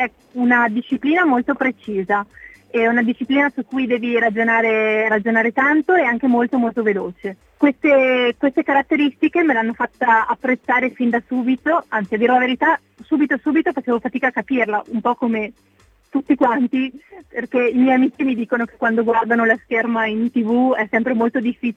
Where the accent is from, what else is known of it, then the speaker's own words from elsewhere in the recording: Padua, Veneto, Italy; io che sono di Padova